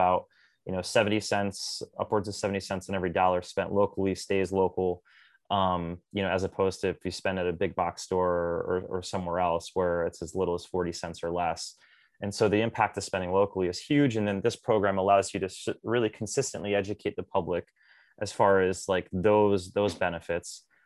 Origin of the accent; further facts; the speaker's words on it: Bristol, Connecticut, United States; in our pilot community in Bristol, Connecticut, where I'm located, it's also my hometown.